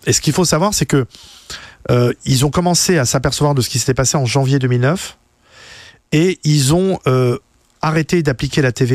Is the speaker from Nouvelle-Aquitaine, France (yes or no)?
no; Paris, Île-de-France, France; Parce que moi, je viens de banlieue, enfin de Paris.